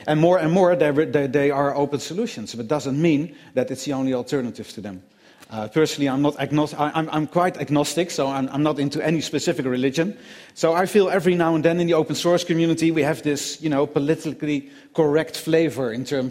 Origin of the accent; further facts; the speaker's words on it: Netherlands; English is a second language; And I'm from the Netherlands, from Holland.